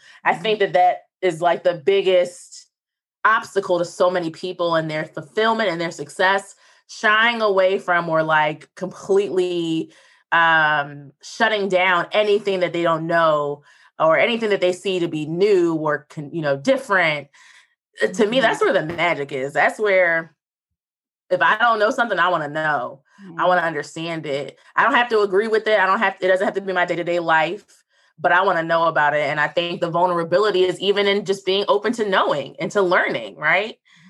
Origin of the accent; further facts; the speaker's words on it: Philadelphia, Pennsylvania, United States; Like, I'm from Philadelphia. No one dances.